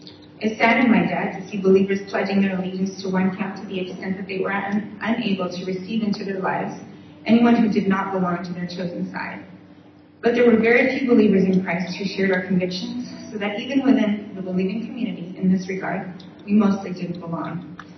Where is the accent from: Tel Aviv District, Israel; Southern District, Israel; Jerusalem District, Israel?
Jerusalem District, Israel; Jerusalem; I was born and raised in Jerusalem to a Swiss mother and an American father. A foreigner amongst Israelis and Palestinians, a Christian amongst Jews and Muslims, a Protestant amongst a small majority of Catholics